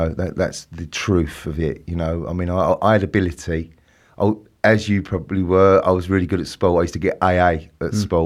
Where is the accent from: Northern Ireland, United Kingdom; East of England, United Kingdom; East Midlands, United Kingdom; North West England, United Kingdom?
East of England, United Kingdom; Pitsea; born there; I was born in a little town called Pitsea, which satellites off of Basildon, you know, and I was born at home, you know, ex-council ass.